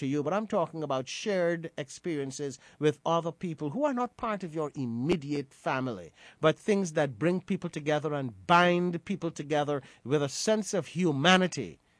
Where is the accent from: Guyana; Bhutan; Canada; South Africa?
Guyana; now in New York, United States; an important part of the national moral fabric of our society growing up in Guyana